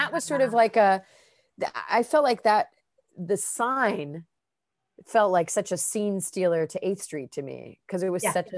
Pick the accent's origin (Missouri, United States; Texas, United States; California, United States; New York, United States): New York, United States; New York City; And then me being raised in New York City since I'm a litt